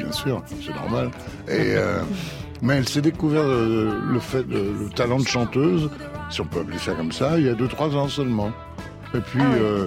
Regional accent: Saint-Tropez, Provence-Alpes-Côte d'Azur, France; c'est en famille, ou avec des amis, bien sûr, chez moi, à Saint-Tropez, voilà.

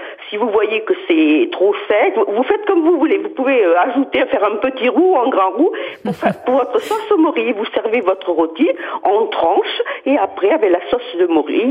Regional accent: South-West France, France; je suis originaire du Sud-Ouest.

